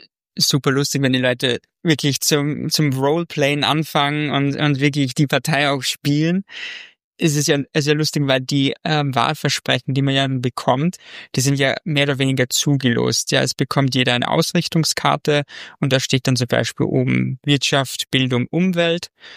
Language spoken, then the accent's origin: German; Austria; okay, ich bin Österreicher, ja, wir Österreicher haben sehr oft, dass wir uns mit der Deutschland-Variante begnügen müssen bei Spielen.